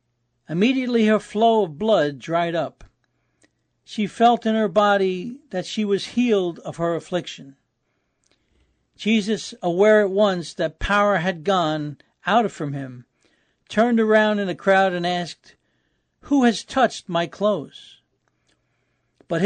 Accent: New York City, New York, United States; I had a friend that I grew up with in New York City, and we were very close.

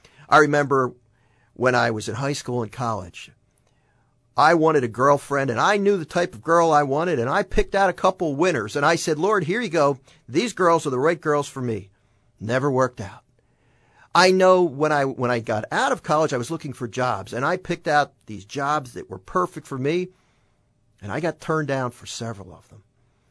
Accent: Philadelphia, Pennsylvania, United States; I remember, you know, I grew up in Northeast Philly, and I grew up in the 70s, late 60s, early 70s.

